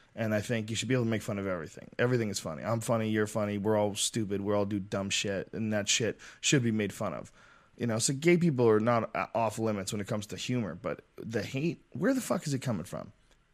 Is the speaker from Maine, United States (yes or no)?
no; San Francisco, California, United States; I grew up in San Francisco from the time I was 7 till I was 11.